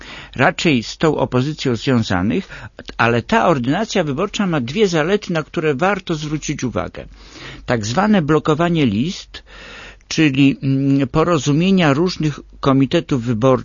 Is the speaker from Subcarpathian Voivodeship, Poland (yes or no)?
yes; Przemyśl, Subcarpathian Voivodeship, Poland; Zatrzymała się w Przemyślu i stąd jestem z Przemyśla.